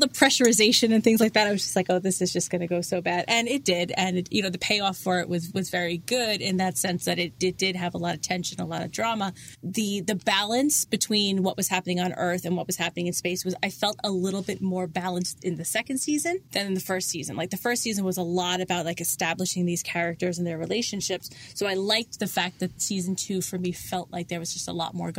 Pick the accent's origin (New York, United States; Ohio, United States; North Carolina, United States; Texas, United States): New York, United States; And I'm from New York, so you know that kind of sticks out as a big cultural moment for me.